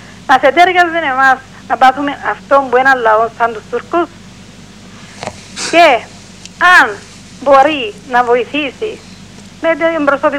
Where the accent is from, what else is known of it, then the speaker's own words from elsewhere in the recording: Lysi, Famagusta District, Cyprus; γιατί είμαι από κατεχόμενο, ότι ήμουν από την Λύση, επαρχία Σαμοχώστου, μεγάλο χωριό.